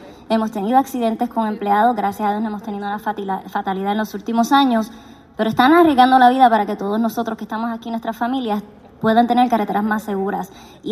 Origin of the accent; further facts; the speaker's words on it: Sabana Grande, Puerto Rico; Yo soy la primera ingeniera en mi familia, soy de Sabana Grande